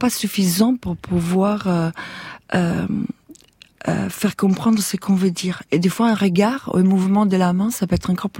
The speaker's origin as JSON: {"language": "French", "country": "Italy", "second_language": "French", "lives_now": "France", "said": "je suis italienne, mais je ne vis pas en Italie. Je vis en France, mais en même temps, en n'étant pas française"}